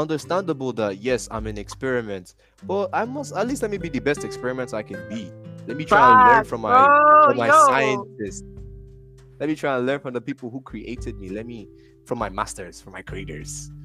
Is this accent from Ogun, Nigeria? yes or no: no; Ikeja, Lagos, Nigeria; first I came from the suburbs. I came from Lagos, Ikeja. Then I went to the island.